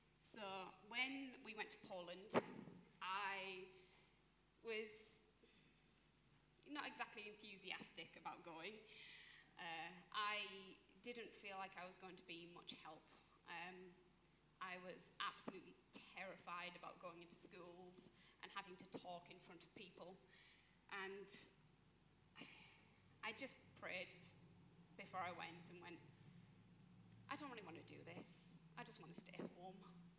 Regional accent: Middlesbrough, North East England, United Kingdom; now in Hexham, United Kingdom; So when I started Daniel Challenge and I was uprooted from Middlesbrough and moved to Hexham, I started out the year of, oh my gosh, what am I doing here?

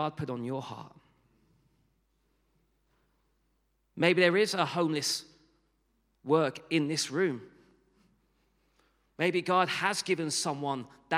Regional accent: Barnet, London, United Kingdom; born there; I was born in Barnet in a hospital there.

